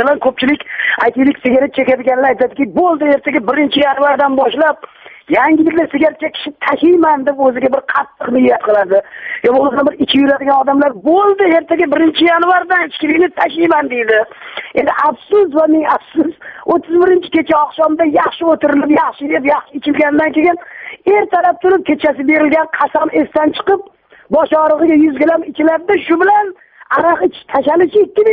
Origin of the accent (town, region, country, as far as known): Tashkent, Uzbekistan; born or raised there